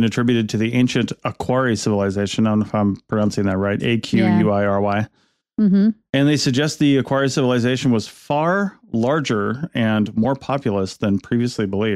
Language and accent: English; Washington, United States; So I grew up in Washington and there's apples really only in one major area.